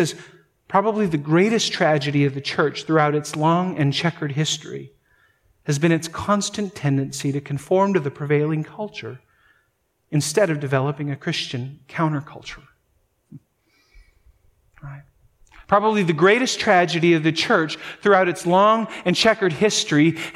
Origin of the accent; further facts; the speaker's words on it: North Dakota, United States; We come from Norwegian territory there, all right, up in North Dakota.